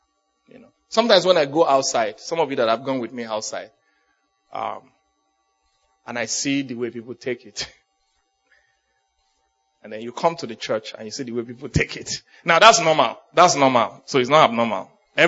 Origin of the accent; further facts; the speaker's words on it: Nigeria; moved away; I'm just a Nigerian boy that came here.